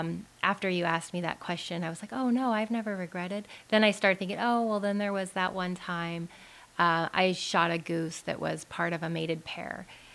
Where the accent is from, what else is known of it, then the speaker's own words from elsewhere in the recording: Alaska, United States; And I grew up in Alaska. I didn't come from a city